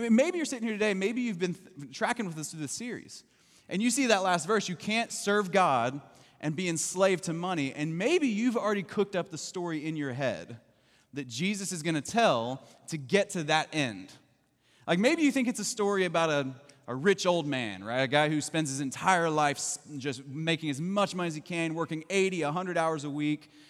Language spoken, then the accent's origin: English; Kentucky, United States; I'm originally from Kentucky, and so I got a little bit of redneck in my blood, and so blowing stuff up is just part of our life.